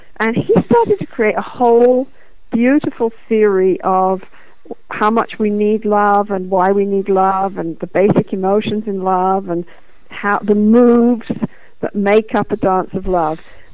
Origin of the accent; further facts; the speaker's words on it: United Kingdom; I'm British originally